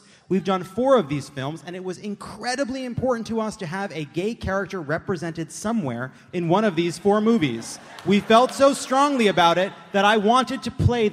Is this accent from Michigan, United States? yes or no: no; California, United States; I come from California, which is a high-tax state.